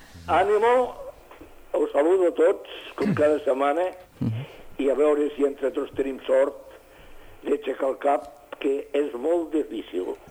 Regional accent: Catalonia, Spain; com a catalans hem de fer acte de presència, ens hem de plantar i hem de dir som aquí perquè som catalans.

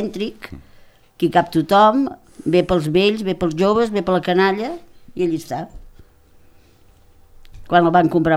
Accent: Tarragona, Catalonia, Spain; Com a tarragoní no us ho dic

